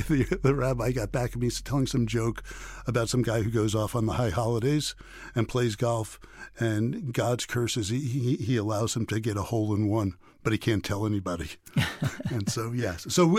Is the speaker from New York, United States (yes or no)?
yes; New York City, New York, United States; Yeah, I played a lot of basketball. And I grew up in New York City playing basketball.